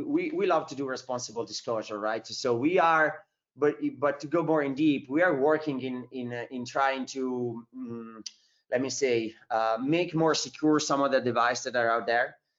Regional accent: Italy; I'm originally from Italy

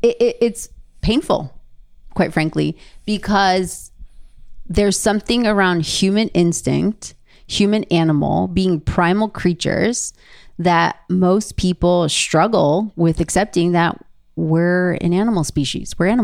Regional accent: Kawasaki, Kanagawa, Japan; also born or lived in Tokyo; being American and being Japanese, like being Buddhist and being Jewish, like being born and raised in Tokyo, Japan, and growing up in Kawasaki, Japan

